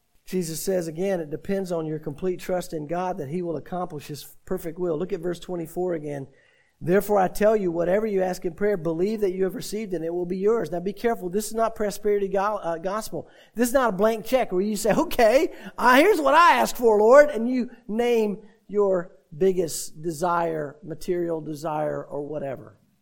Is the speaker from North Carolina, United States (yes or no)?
yes; Winston-Salem, North Carolina, United States; Growing up in Winston-Salem, I went to climb Pilot Mountain.